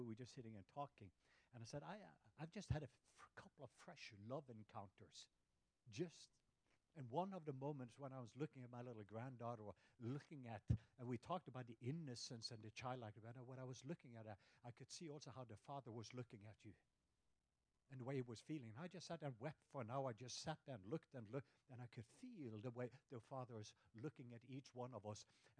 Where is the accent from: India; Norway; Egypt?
Norway; now in Atlanta, United States; I'm a true southerner for anyone because I'm from the southwest part of Norway. So in case you... Yes, I'm a real guy. So anyway, but I live in Atlanta